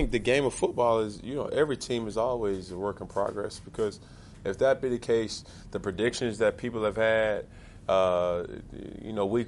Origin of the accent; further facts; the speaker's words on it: Atlanta, Georgia, United States; I'm from Atlanta, Georgia. You know, it don't get no realer than that.